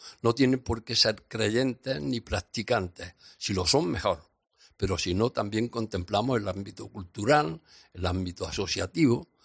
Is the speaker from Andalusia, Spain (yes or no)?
yes; Iznájar, Andalusia, Spain; yo, que soy de Innájar